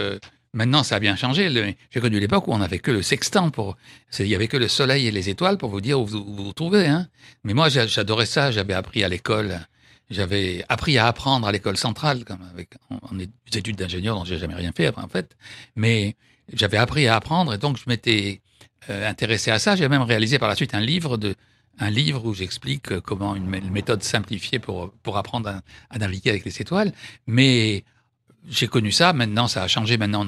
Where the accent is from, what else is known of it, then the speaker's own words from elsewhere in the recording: Madagascar; born there; also born or lived in Saint-Pierre-et-Miquelon; Je suis né dans une île, d'un père né dans une île. Je suis né à Madagascar, d'un père corse. J'ai vécu enfant à Saint-Pierre-et-Miquelon.